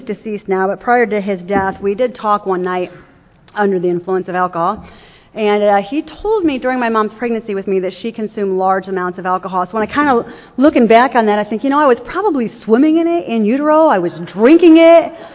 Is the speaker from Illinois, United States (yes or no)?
no; Woodville, Ohio, United States; So as a kid growing up in Woodville, Ohio, a little town of about 2,000 people where I still live today, in the 1970s there was not a lot to get into.